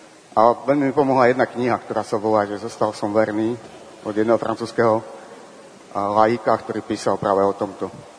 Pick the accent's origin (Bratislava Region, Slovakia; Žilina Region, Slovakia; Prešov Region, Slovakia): Prešov Region, Slovakia; Prešov; Ja som z Prešova, možno to aj počuť trošku z hlasu a z prízvuku.